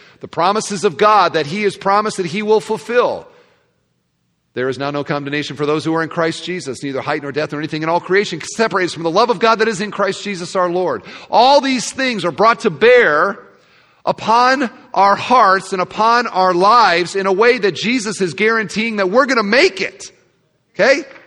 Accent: Iowa, United States; I am from Iowa.

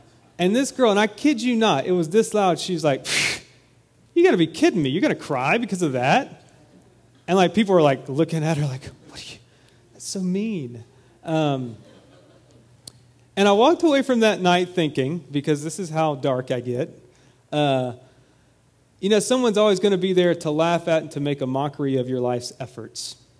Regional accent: Georgia, United States; I grew up deer hunting in Georgia, and I was a horrible shot

